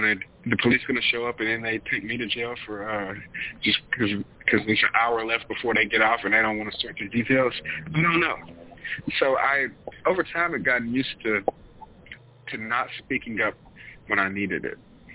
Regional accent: Tennessee, United States; To give you a little bit of context, I'm from Tennessee, and I moved to New York a few years back.

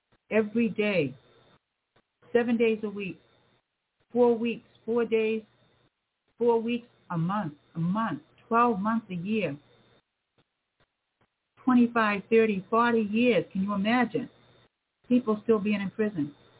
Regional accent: Cape Cod, Massachusetts, United States; I grew up on Cape Cod. The Cape has changed so much now.

